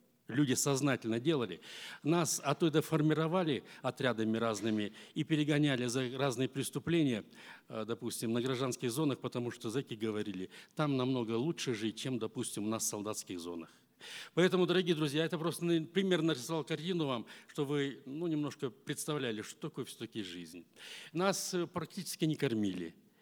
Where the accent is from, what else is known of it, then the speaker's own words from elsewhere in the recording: Siberia, Russia; born there; Я родился в Сибири, родители верующие.